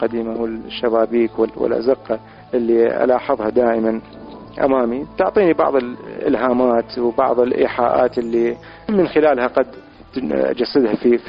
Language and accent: Arabic; Iraq; now in United Arab Emirates; من خلال تنقلاتي من بلد إلى بلد، خاصة بعض الظروف اللي صارت وراء 2003 اللي صارت وانتقلنا من العراق إلى الإمارات